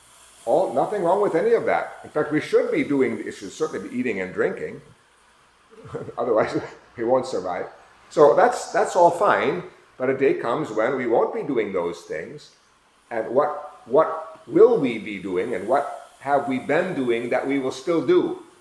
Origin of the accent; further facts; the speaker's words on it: St. Paul, Minnesota, United States; now in Philippines; I said, no, I live in the Philippines. She said, well, where are you from? I said, I'm from St. Paul, Minnesota.